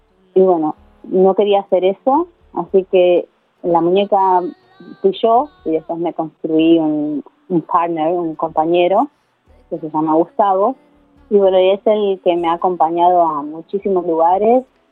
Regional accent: Patagonia, Argentina; born there; Bueno, nací en la Patagonia de Argentina, en una ciudad bastante chiquita donde no había muchas cosas para hacer.

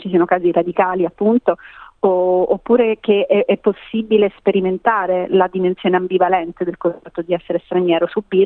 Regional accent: Southern Italy, Italy; also born or lived in United States / England; Io sono cresciuta in Italia, ma sono cresciuta in un paese piccolo, in una comunità specifica del sud Italia, e quindi c'è anche la mia appartenenza meridionale.

